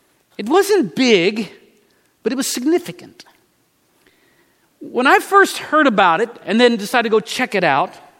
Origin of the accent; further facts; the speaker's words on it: Savannah, Missouri, United States; Hickory, Savannah, Missouri. They changed the name of the street to 14th Street. That's a boring name. I grew up on Hickory Street. 104 South Hickory, down in the basement.